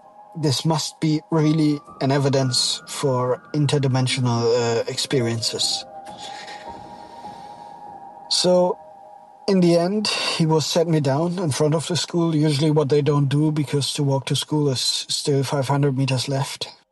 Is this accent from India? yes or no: no; Germany; moved away as an adult; now in Norway; So anyway, I'm from Germany. I recently moved to Norway. I'm 28 years old.